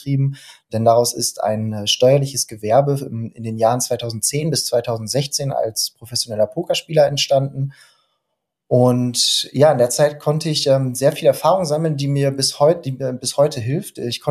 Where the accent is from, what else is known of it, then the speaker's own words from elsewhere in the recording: Lohne, Lower Saxony, Germany; moved away as an adult; now in Münster, Germany; Ich bin 35 Jahre alt, verheiratet, habe zwei Kinder und bin wohnhaft in Münster. Ich komme gebürtig aus dem Herzen Niedersachsens, aus dem Landkreis Vechta, genau genommen Lohne, Südlohne. Bin da relativ ländlich im Rahmen einer Handwerker-Großfamilie aufgewachsen